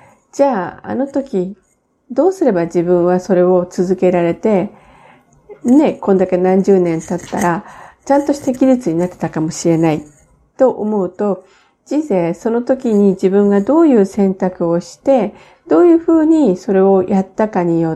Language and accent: Japanese; Aomori, Japan; born there; 青森県生まれで